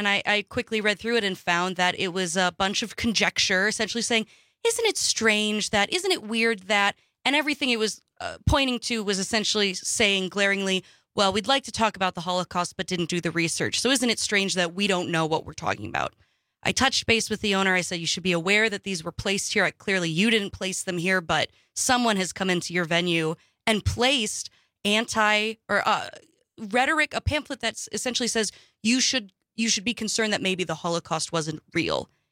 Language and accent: English; Wausau, Wisconsin, United States; Growing up in Wausau, before I'd even finished my Jewish conversion, but I'd been semi-public with my peers about the fact that I was looking into converting.